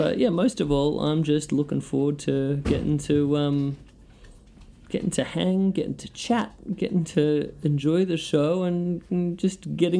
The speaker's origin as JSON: {"language": "English", "town": "Brisbane", "region": "Queensland", "country": "Australia", "tie": "born or raised there", "said": "my hometown of Brisbane"}